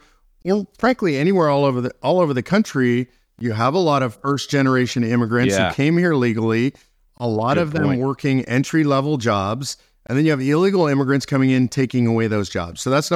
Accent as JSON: {"language": "English", "region": "California", "country": "United States", "lives_now": "Texas, United States", "said": "I come from California originally. That's one of the breadbaskets."}